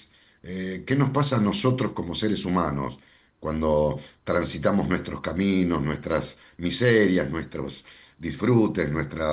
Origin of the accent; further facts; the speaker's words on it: Vicente López, Buenos Aires Province, Argentina; Yo soy de Vicente López